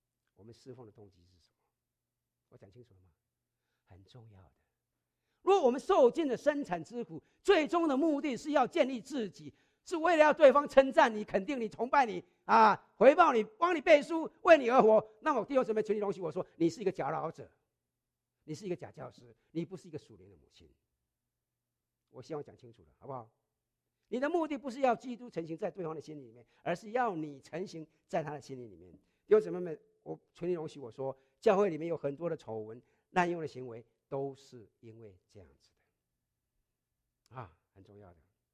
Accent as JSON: {"language": "Chinese", "country": "China", "lives_now": "United States", "said": "我们从国外来到美国，对不对？很多时候我们都出于自己的原因了，对不起哈。我们中国的观念"}